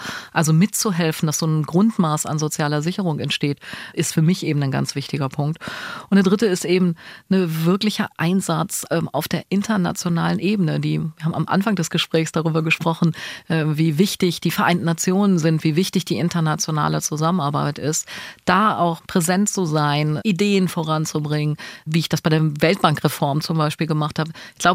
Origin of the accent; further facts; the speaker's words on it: North Rhine-Westphalia, Germany; ich komme ja aus Westfalen und wir sind für unsere Dickköpfigkeit bekannt